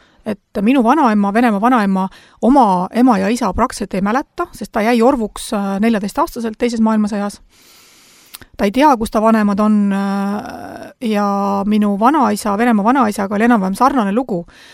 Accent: Saare County, Estonia; minu isa siis juba on ainult sündinud üles kasvanud Ida-Virumaal. Nii et ma olen väga otseselt Saaremaalt pärit.

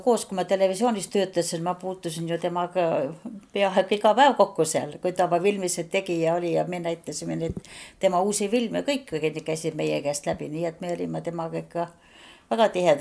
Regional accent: Saare County, Estonia; also born or lived in Muhu; mina sündisin Muhu haiglas Viirakülas. Ja pandegi mind viima uhulaseks, aga tegelikult olen ma ikkagi saarlane eluaeg olnud ja Saaremaal sündin, noh, elanud ka tegelikult

